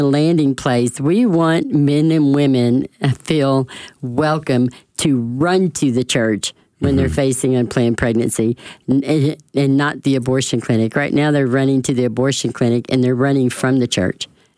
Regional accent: Birmingham, Alabama, United States; I am from Birmingham. That's where I live. And I am the director of Love Life Alabama.

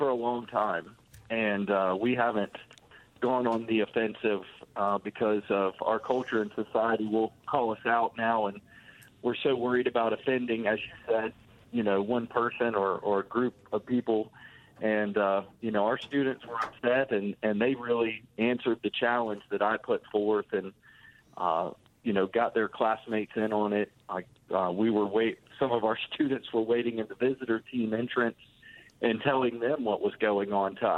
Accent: Florida, United States; now in Opelika, United States; because I'm from Central Florida, very different culture.

